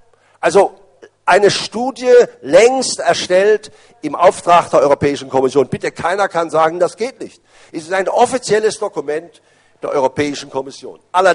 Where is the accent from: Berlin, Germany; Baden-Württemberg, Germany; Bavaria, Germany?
Baden-Württemberg, Germany; Baden-Baden; Ich sage Ihnen mal ein positives Beispiel aus meiner Heimatstadt Baden-Baden.